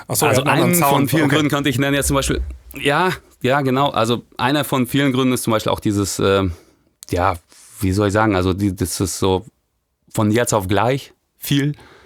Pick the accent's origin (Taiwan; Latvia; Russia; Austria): Russia; Ja, auch, auf jeden Fall, klar, als Russe musst du ja saufen, geht ja nicht anders.